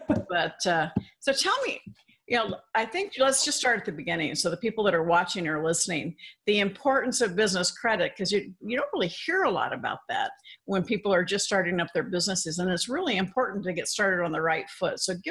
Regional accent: Orlando, Florida, United States; So most of you know that I grew up in Orlando, so it's always nice to be talking to another Floridian.

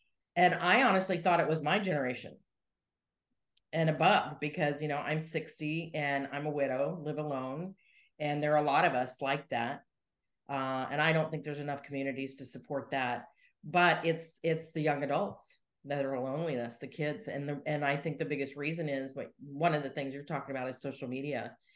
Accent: Colorado, United States; We grew up in Colorado.

